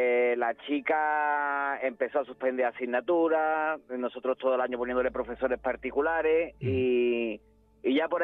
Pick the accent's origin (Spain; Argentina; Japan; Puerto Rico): Spain; Seville, Andalusia; siempre hemos sido una familia, nosotros somos de Sevilla.